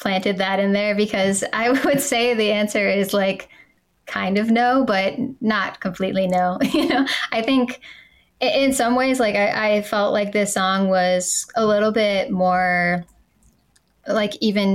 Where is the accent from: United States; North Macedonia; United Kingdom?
United States; Wisconsin; I grew up in Wisconsin, and moving to LA, it's a big change.